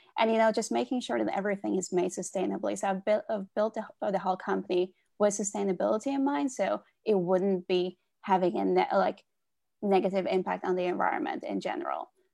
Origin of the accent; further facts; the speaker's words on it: Norway; because I'm from Norway. I grew up in Norway.